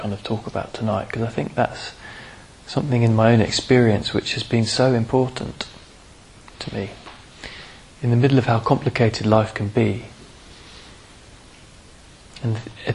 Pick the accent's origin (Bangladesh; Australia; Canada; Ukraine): Australia; I was brought up in Australia, which is quite a macho culture, two younger brothers